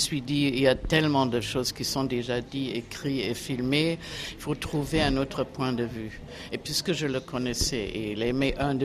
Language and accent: French; Germany; moved away as an adult; now in Paris, France; C'était au début des années 60. Je venais d'Allemagne.